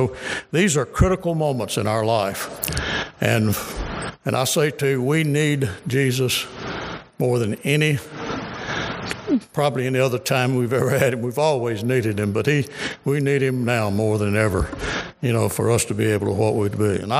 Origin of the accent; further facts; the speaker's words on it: Spring Hill, Louisiana, United States; I grew up in Spring Hill, pastored in Minden